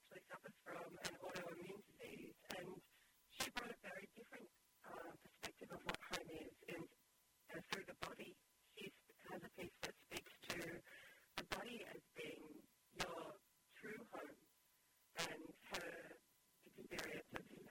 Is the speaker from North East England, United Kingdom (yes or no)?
yes; Newcastle, North East England, United Kingdom; moved away as an adult; I grew up in Newcastle, and I left home at 18